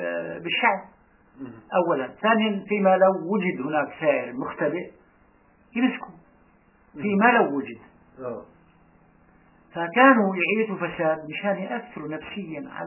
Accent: Iraq; كان مع جماعه وخيلهم موجود عندنا في العراق.

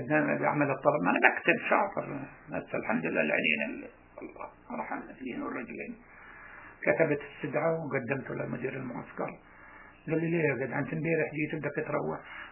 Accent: Gaza, Gaza Strip, Palestine; عشان بدي أرجع على بلدي غزة ومن غزة بعود أرجع على سدود

